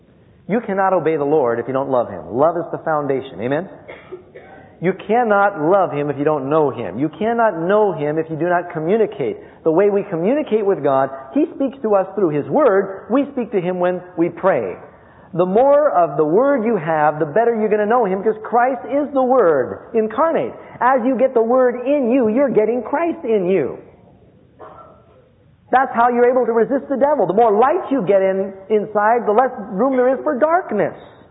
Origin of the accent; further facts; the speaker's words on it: New York City, New York, United States; I grew up mostly in New York City. My brother and I used to play on 42nd and Broadway.